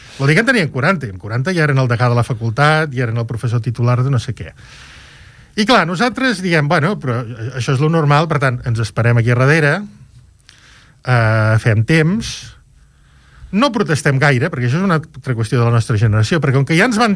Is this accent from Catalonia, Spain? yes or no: yes; Girona, Catalonia, Spain; jo soc de Girona, i per tant el meu alcalde durant 23 anys, Joaquim Nadal